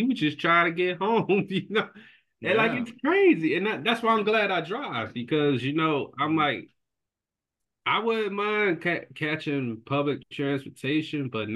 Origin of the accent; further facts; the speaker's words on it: Philadelphia, Pennsylvania, United States; I was born and raised in Philly, grew up in North, you know, I had to fight my battles and everything.